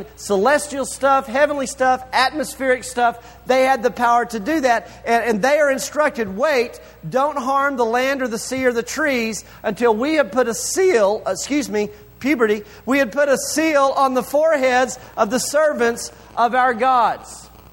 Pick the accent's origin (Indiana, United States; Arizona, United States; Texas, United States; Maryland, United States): Texas, United States; Amarillo; I'm from Amarillo, and so the final assembly point for nuclear weapons in our country is about 20 miles from my front door out of Pantex.